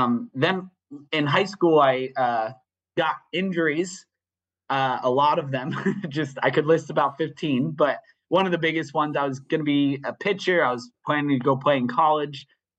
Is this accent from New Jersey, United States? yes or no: yes; New Jersey, United States; So for me, I grew up in North Jersey, and I went to a church, EFCA church.